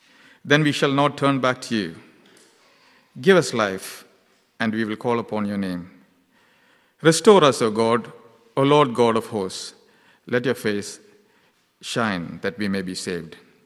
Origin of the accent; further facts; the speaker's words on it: India; I come from India, and I grew up there.